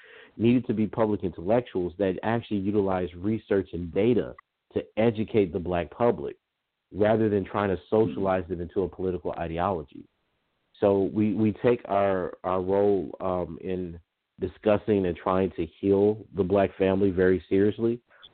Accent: Lake Charles, Louisiana, United States; So I'm a first generation academic from Lake Charles, mm-hmm. Louisiana. I was born and reared in the South my whole life.

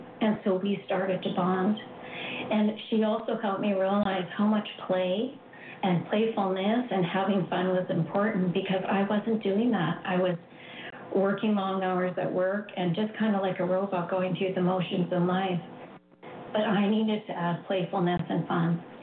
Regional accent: Canada; You know, I'm originally from Canada

